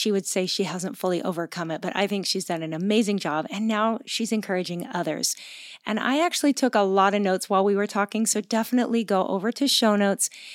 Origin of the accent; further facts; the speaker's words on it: Washington, United States; because she lives in my home state of Washington State.